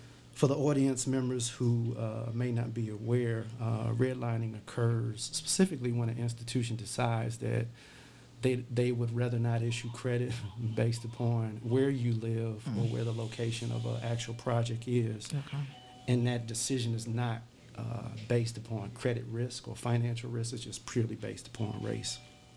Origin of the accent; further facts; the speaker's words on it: Markham, Illinois, United States; born and raised in Markham, went to school out in the south suburbs at Thornwood High School, attended Northern Illinois University, received my master's from Keller Graduate School of Management at DeVry